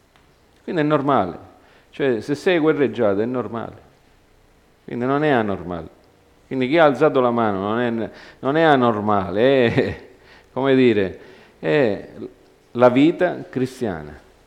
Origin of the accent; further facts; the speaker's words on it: Montreal, Quebec, Canada; io sono cresciuto a Montreal, c'è Little Italy pure a Montreal